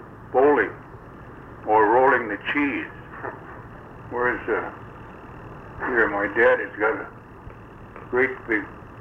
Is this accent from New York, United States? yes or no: no; St. Paul, Minnesota, United States; first language Italian; English is a second language; Which I could only speak Italian at that time, although I was born in St. Paul. 3 blocks removed from old Lexington Park.